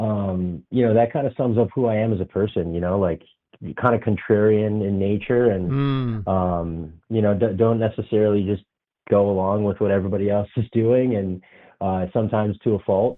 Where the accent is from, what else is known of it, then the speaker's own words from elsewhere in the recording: Barrie, Ontario, Canada; I grew up in Barrie, Ontario, about an hour outside of Toronto.